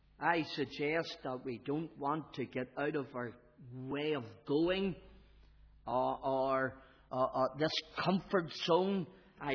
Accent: Belfast, Northern Ireland, United Kingdom; I wouldn't know this. I'm from Belfast.

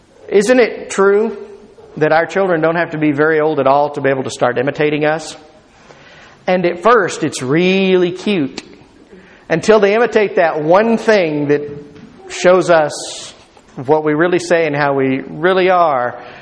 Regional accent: Fort Worth, Texas, United States; And as every little boy dreams growing up in Fort Worth, Texas, you want to grow up and you want to be a Texas Ranger.

